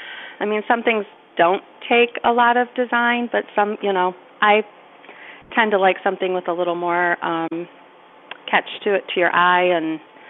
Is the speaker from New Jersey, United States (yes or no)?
yes; Princeton, New Jersey, United States; My father was from the Putnam area, and my mother's from the suburbs, but I was raised in Princeton. Moved away and came back after my oldest was born.